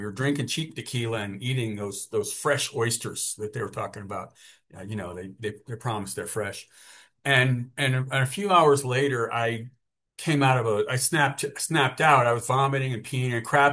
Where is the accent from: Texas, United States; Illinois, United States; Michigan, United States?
Texas, United States; I grew up in South Texas, a bunch of from white trash, basically.